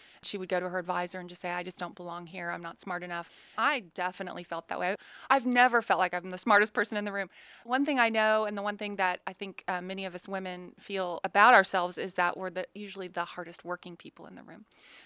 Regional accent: Oklahoma, United States; also born or lived in Kansas; I can't really say always because I was born in Kansas, but raised in Oklahoma.

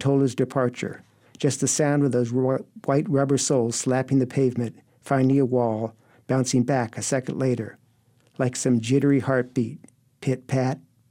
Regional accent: Los Angeles, California, United States; No, actually, I grew up in Los Angeles area. I went to college in Santa Cruz

